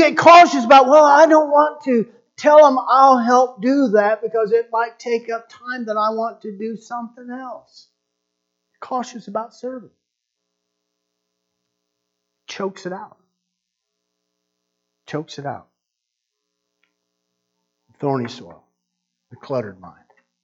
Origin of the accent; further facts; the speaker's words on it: Mapleton, Illinois, United States; The house where I grew up in Mapleton, Illinois, it was a double lot.